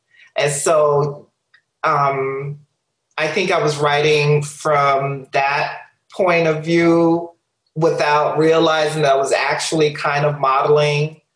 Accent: Brooklyn, New York, United States; that's not anything that I was familiar with in my life growing up in Brooklyn with my family.

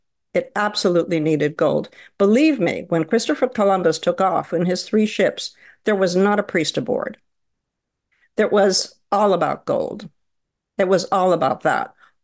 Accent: Peru; English is a second language; I remember as a child in Peru, growing up in Peru

